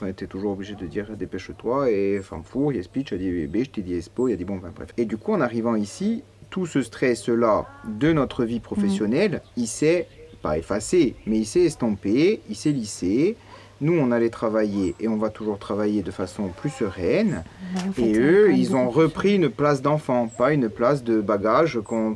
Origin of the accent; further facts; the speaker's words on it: Bastia, Corsica, France; Et moi, parcours logique, bac à Bastia et après école prépa à Marseille, concours à Grenoble, première année.